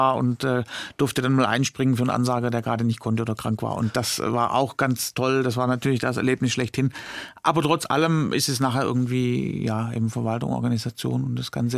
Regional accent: Stuttgart, Baden-Württemberg, Germany; Ich selbst bin Stuttgarter, ein Schwabe und dort auch aufgewachsen, groß geworden, zur Schule gegangen, Ausbildung gemacht.

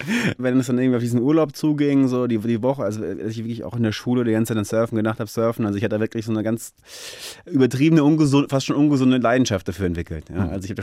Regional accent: Darmstadt, Hesse, Germany; also born or lived in Berlin; Ich bin in Darmstadt aufgewachsen, ich habe meine Familie in Darmstadt, viele Freunde in Darmstadt. Das ist natürlich meine Heimat, sag ich mal, da komme ich her, das ist zu Hause, wenn man so sagen kann. Dann habe ich in Berlin, habe ich lange gelebt

